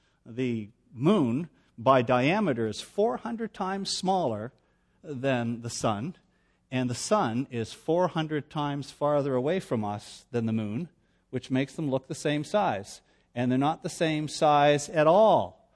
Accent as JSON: {"language": "English", "country": "Canada", "said": "I am Canadian, and it's late in March"}